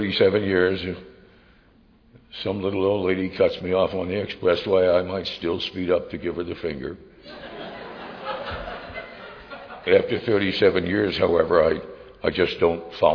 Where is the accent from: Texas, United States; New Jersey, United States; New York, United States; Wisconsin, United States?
New Jersey, United States; I grew up in New Jersey. We didn't have any crops.